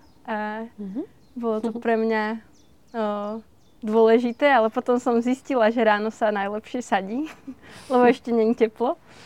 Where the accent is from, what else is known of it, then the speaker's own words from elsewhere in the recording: Piešťany, Trnava Region, Slovakia; lebo pochádzame z mesta, z Piešťan.